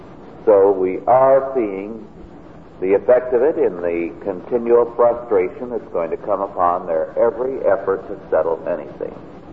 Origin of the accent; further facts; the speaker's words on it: United States; But I can't buy it for that price because I'm an American, and we're not allowed